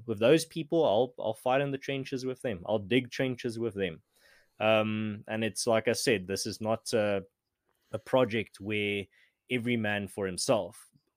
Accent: South Africa; my experience as growing up in South Africa, the people and communities and organizations that I've been exposed to in my short life here

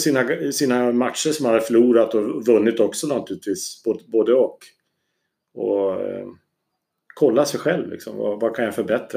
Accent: Sweden; Peter Carter kom från Australien, jag kom från Sverige, så vi mixar ju våra stilar då

